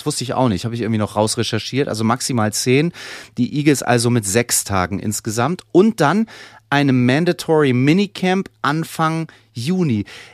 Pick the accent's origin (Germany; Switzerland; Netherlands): Germany; Lübeck, Schleswig-Holstein; in meiner Heimatstadt in Lübeck